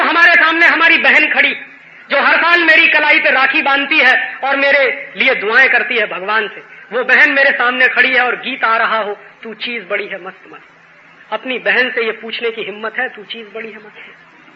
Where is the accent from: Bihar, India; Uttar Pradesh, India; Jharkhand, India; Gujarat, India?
Uttar Pradesh, India; Allahabad; मैंने मेरे शहर में सर्वे कराया था इलाहाबाद में